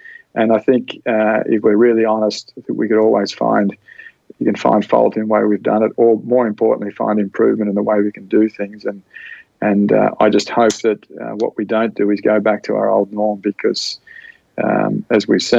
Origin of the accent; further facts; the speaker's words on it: Australia; now in Ireland; And certainly as an Aussie back home, when you're down there, you think, geez, you know, it would make good sense to do it. Now that I'm living up here and coaching in Ireland